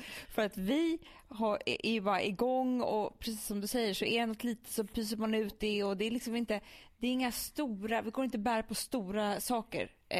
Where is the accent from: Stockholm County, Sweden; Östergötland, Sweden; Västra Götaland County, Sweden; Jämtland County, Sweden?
Stockholm County, Sweden; Stockholm; Ja, men vi som är stockholmare, jag är så avundsjuk på en grej som jag tror inte händer i Stockholm